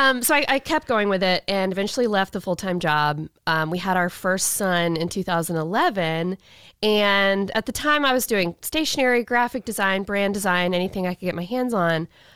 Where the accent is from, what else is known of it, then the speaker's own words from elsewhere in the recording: Pensacola, Florida, United States; also born or lived in Tampa; I never thought I would leave my hometown. Where's your hometown, by the way? Pensacola. It's where we are now.